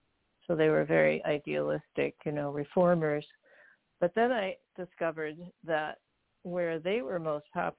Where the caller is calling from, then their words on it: Burlington, Vermont, United States; I'm in Burlington, Vermont.